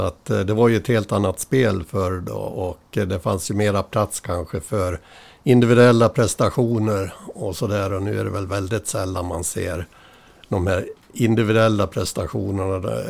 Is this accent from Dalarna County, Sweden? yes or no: yes; Äppelbo, Dalarna County, Sweden; born there; Äppelbo, där är jag född på Malungs B, berättare sagt, och min far kommer ifrån Dala-Järna som inte ligger långt därifrån. Så att där är han uppväxt och där har jag tillbringat mycket tid som liten